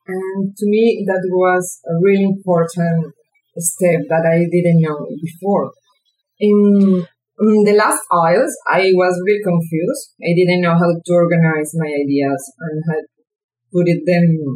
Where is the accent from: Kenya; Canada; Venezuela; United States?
Venezuela; English is a second language; now in Sydney, Australia; I'm from Venezuela. I'm here studying in Sydney, Australia.